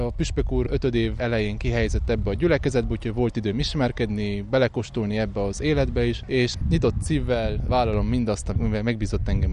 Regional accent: Tărlungeni, Brașov County, Romania; Brassó megyéből származom, Tatrangból, Hétfaluból, Barcasági Csángó vagyok.

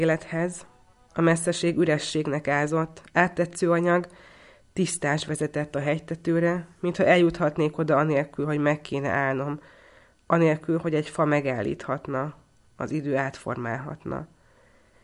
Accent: Szekszárd, Tolna, Hungary; born there; Valóban 1986-ban születtem Szekszárdon

